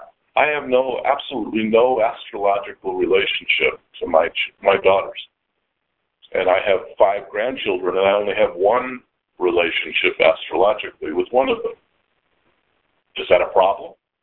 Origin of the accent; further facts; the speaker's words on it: Los Angeles, California, United States; born there; I was born in Los Angeles.